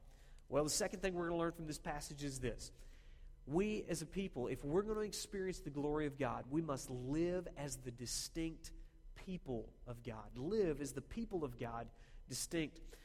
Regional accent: Oklahoma, United States; Now, you have to realize, I grew up in Oklahoma, okay? So football's a big thing down there.

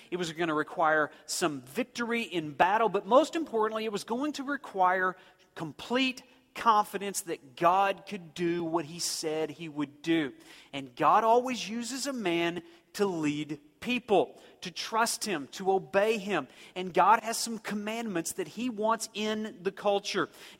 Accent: Muskogee, Oklahoma, United States

